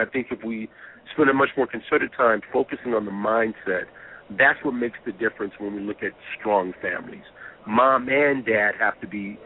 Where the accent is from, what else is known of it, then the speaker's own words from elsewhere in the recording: California, United States; But I'm also from California.